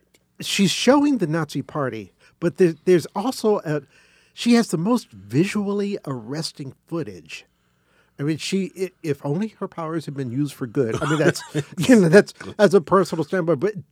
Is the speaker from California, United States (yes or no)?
yes; Los Angeles, California, United States; Okay, I grew up in South Central L.A., I was a kid. We lived in the curfew area during the Watts riots.